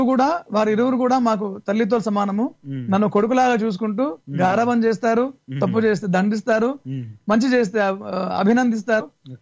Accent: Telangana, India; నిజామాబాద్ జిల్లాలో ఉన్న శ్రీరామ్ సాగర్ ప్రాజెక్టు నిర్మాణంలో మా ఊరిని త్యాగం చేయడం జరిగింది ఆ నీటి ముంపులో. అది మా స్వస్థలం అండి.

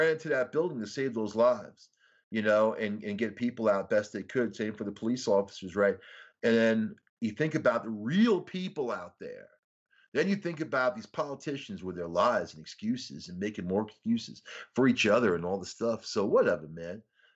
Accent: Rockville Centre, New York, United States; people I grew up with in Rockville Center, Long Island.

